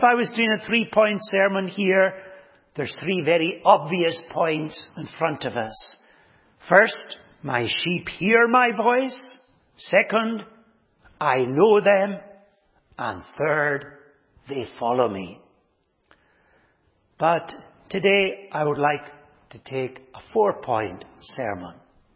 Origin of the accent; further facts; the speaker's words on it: Stornoway, Scotland, United Kingdom; When I was young, growing up in Stornoway, there were many shepherds there.